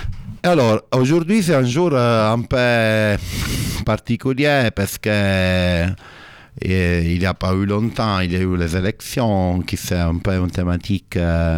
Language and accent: French; Italy; French is a second language; now in France; moi je suis italien, donc en tant qu'étranger, je n'ai pas le droit de voter.